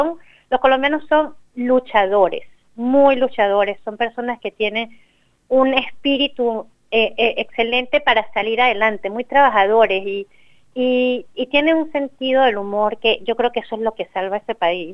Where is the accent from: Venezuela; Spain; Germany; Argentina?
Venezuela; yo soy venezolana y he vivido el conflicto colombiano toda mi vida, o sea, lo conozco desde que me acuerdo, y además estudié mucho sobre el conflicto antes de salir de Venezuela.